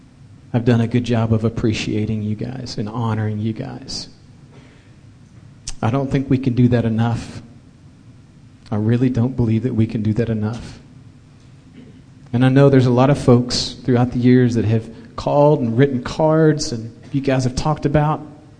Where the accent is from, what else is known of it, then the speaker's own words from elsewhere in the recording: Springtown, Texas, United States; And I said … Where are you from? Springtown, Texas. What's your major? It was biology at the time.